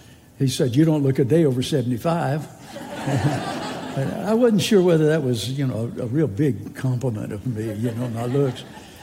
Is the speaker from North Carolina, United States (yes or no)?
yes; Liberty, North Carolina, United States; I'm from Liberty. And most people don't know where Liberty is. We went from three stoplights to two, I think, and they built the bypass around. But I always treasured Liberty as my hometown. It's where I grew up